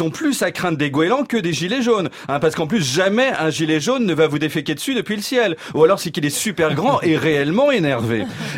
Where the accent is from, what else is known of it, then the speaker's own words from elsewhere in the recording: Brittany, France; quand j'étais jeune, jeune, en Bretagne